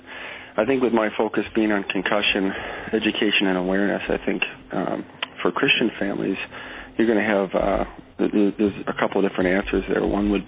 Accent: Hastings, Minnesota, United States; I grew up in Hastings, Minnesota, which is a small river town, just a fantastic community

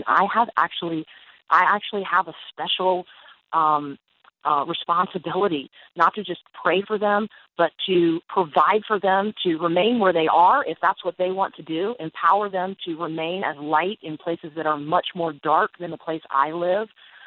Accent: United States; But as an American, my responsibility is a little bit different

